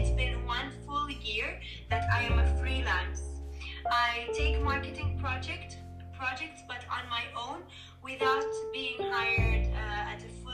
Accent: Beirut, Beirut Governorate, Lebanon; I come from Lebanon, from Beirut.

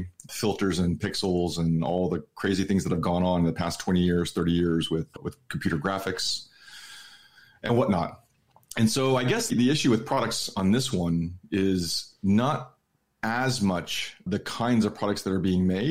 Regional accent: United States; being an American, I'm constantly keeping an eye on what's going back on at home

